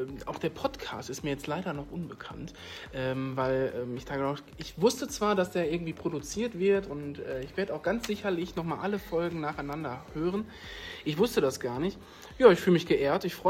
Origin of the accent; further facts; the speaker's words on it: Wipperfürth, North Rhine-Westphalia, Germany; Auch ich komme ja aus der Nähe zumindest hier, aus Wipperfürth die Ecke. Zumindest bin ich dort auf die Schule gegangen, St. Angela Gymnasium in Wipperfürth.